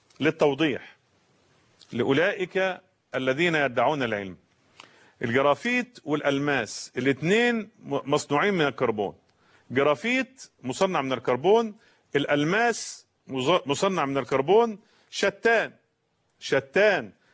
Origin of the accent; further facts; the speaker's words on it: Egypt; يعني حتى العوام عندنا في مصر يقولون عن البيوت المنهارة والمفككة أسريا